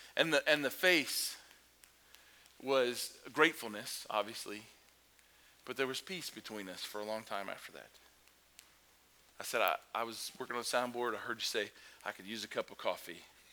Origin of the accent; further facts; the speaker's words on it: Kentucky, United States; I remember I grew up listening to country music because I'm from Kentucky. That should explain it, right?